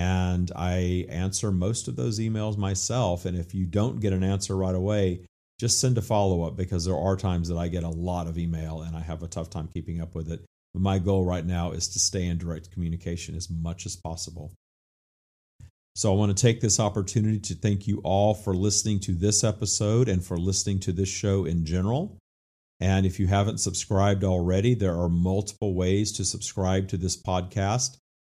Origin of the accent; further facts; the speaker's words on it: Louisiana, United States; And it's departing from my home state of Louisiana, out of New Orleans.